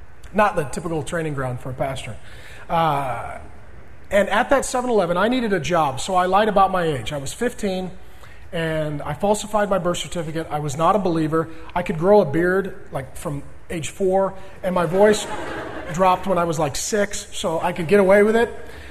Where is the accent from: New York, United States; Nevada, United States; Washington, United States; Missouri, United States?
Washington, United States; SeaTac; I grew up righteous poor. I grew up in South Seattle, down in SeaTac. My dad was a union drywaller, hung sheetrock for over 20 years till he broke his back.